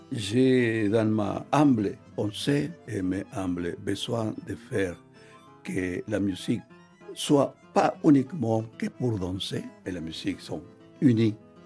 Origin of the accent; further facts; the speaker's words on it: Buenos Aires, Argentina; born there; French is a second language; Je suis né à Buenos Aires, mais ma maman m'a donné toute la race du Guaran parce que j'étais 9 mois dans son ventre.